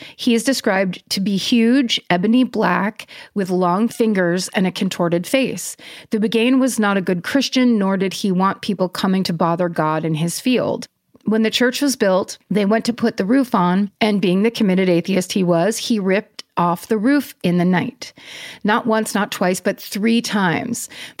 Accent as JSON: {"language": "English", "country": "Isle of Man", "tie": "born or raised there", "said": "I grew up on the Isle of Man, I know where that is, which is the tiny spit of land between England and Ireland"}